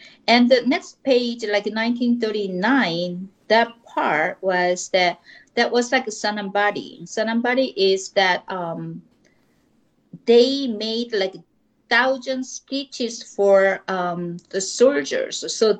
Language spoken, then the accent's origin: English; South Korea; first language Korean; English is a second language; now in United States; I grew up in Korea, and then I came to United States, and I thought, oh my God, how am I going to become a writer? Because I left Korea, I'm not going to write in Korean.